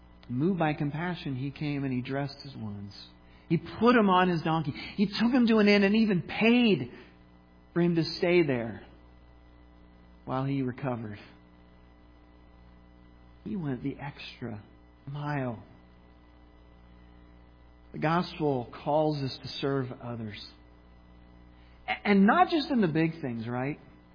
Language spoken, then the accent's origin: English; Pittsburgh, Pennsylvania, United States; we took a trip up to Pittsburgh, my hometown, and we had dinner with some family friends.